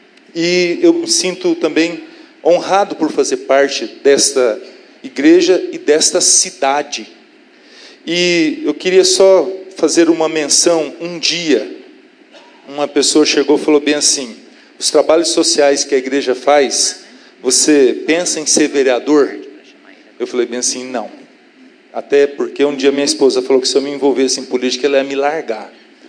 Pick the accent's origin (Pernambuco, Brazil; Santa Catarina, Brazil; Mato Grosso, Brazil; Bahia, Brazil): Mato Grosso, Brazil; Portos Gaúchos; Eu sou daqui, eu nasci em Portos Gaúchos, voltei para minha terra, qual eu amo.